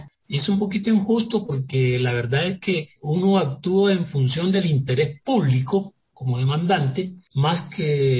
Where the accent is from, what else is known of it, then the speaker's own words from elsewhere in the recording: Chimá, Córdoba, Colombia; el hecho de que mi pueblo, Chimá, sea un pueblo pacífico, un pueblo que en 200 años de existencia solamente ha habido 2 muertos por muerte violenta